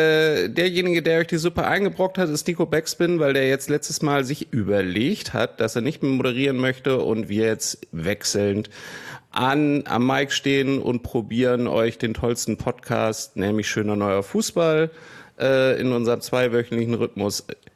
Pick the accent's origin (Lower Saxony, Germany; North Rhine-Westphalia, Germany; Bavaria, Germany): Bavaria, Germany; Hausham; born there; Ich bin geboren 1981 in Hausham in Oberbayern.